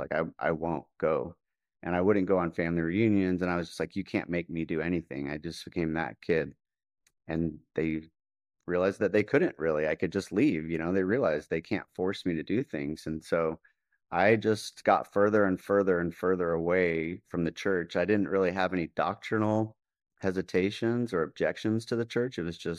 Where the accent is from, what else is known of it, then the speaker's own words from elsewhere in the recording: Texas, United States; I grew up in Texas. My family are all members of the church on both sides, huge families, all active.